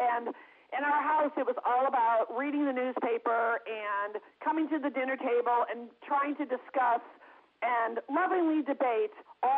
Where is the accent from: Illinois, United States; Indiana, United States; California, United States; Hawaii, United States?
Illinois, United States; Forest Park; because when I was growing up in Forest Park, Illinois, there was a magazine called Rona Barrett's Hollywood.